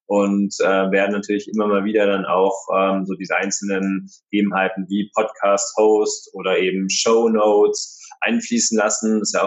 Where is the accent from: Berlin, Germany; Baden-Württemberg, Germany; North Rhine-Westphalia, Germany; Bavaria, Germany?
Bavaria, Germany; Munich; ich bin auf alle Fälle 38 Jahre alt und wir sind beide gebürtige Münchner, auch wenn man es nicht wirklich hört, aber wir sagen immer, wir stehen bayerisch